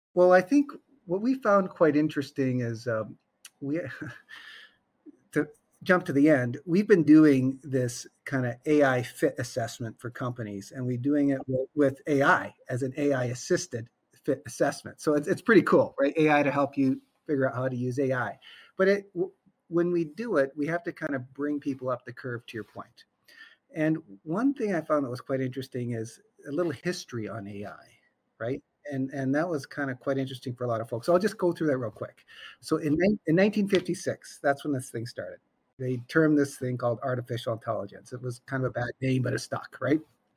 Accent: Canada; now in United States; So a bit about me, like, so I come from Canada, but now I'm a full-fledged American

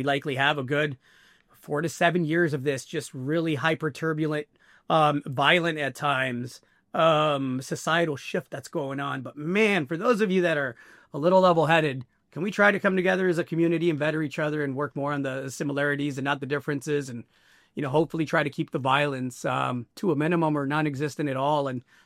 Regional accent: Mexico; now in United States; What's happening in my home country of Mexico and what's happening in my home country here in the U.S.

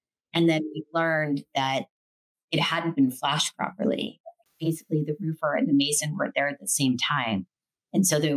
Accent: Manhattan, New York, United States; I grew up in Manhattan.

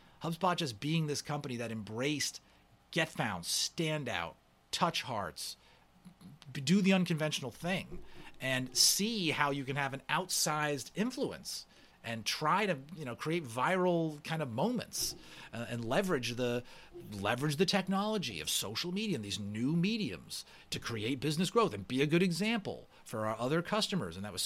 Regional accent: New England, United States; You know, growing up, I'm from New England.

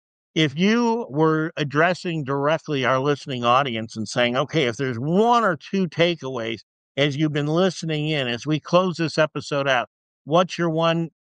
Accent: Detroit, Michigan, United States; They're also contemplating my hometown, Detroit, Michigan. And they're talking about coming here.

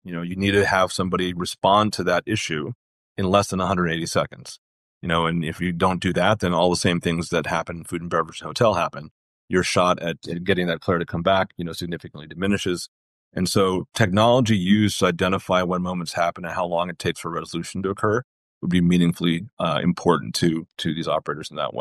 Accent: San Diego, California, United States; This year was in San Diego, my hometown. That's why I'm a Chargers fan, Ben, even though they're in.

